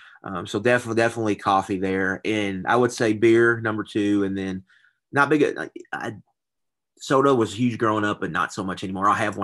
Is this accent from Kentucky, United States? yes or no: yes; Louisville, Kentucky, United States; born and raised in Louisville, went to St. X.